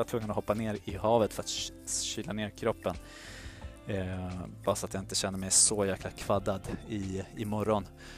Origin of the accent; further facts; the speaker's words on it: Stockholm, Stockholm County, Sweden; jag är liksom typisk stockholmare